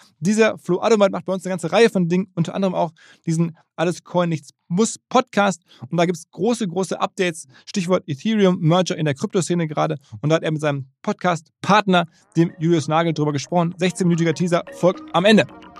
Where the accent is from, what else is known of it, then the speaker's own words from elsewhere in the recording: Essen, North Rhine-Westphalia, Germany; ich bin ja Essener, insofern.